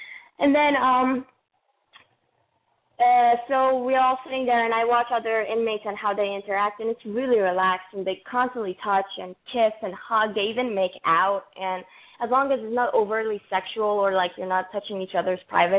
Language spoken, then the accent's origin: English; Iran; No, I'm from Iran.